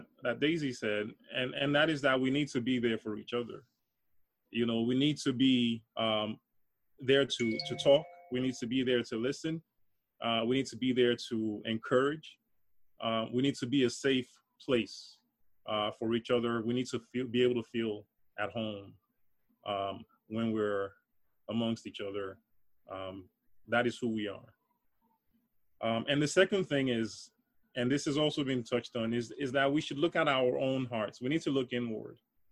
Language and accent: English; Nigeria; also born or lived in New York City, United States; now in United States; I was born in Brooklyn. I am Nigerian. I grew up in Nigeria, and I've lived most of my life here at this point.